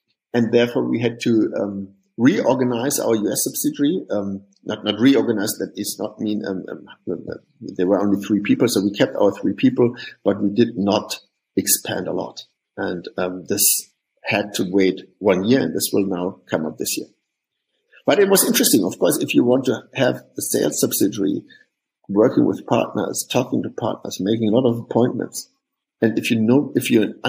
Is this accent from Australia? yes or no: no; Hofheim, Hesse, Germany; we are from the big town of Hofheim, which will nobody know, which listens to this podcast probably. So there are some founders from this lovely town with 40,000 people.